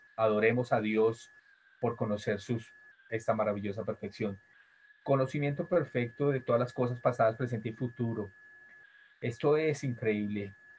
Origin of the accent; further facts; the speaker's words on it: United States; En mi país, cuando el doctor Fauci habla, la gente lo escucha.